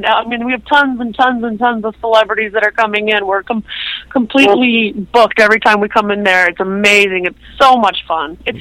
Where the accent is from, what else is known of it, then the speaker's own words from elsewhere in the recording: Clearwater, Florida, United States; moved away as an adult; We're from Florida, Clearwater, Florida, and we grew up in Florida.